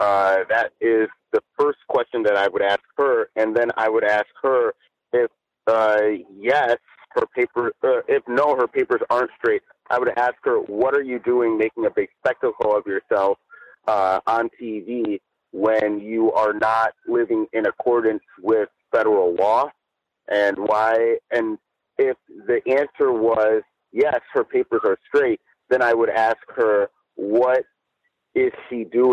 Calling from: Chino, California, United States; I'm calling in from Chino, California.

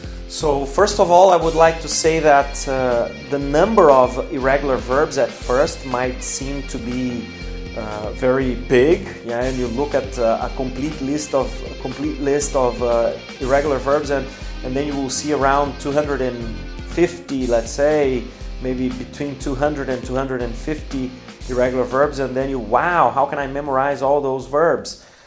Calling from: Porto Alegre, Rio Grande do Sul, Brazil

